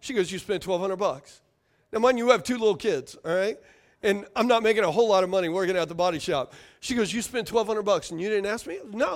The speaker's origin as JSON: {"language": "English", "region": "Louisiana", "country": "United States", "tie": "born or raised there", "said": "I grew up on boats. I grew up in Louisiana. So from a little kid, my grandpa and my dad oystered, shrimped, fish."}